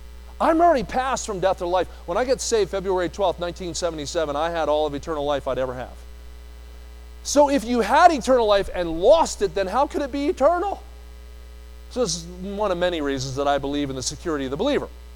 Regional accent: New Jersey, United States; If I say y'all, or where Colin and I grew up in New Jersey, it's yous guys.

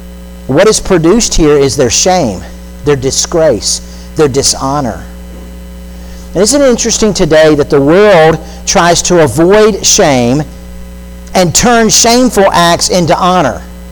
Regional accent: Florida, United States; I grew up in South Florida

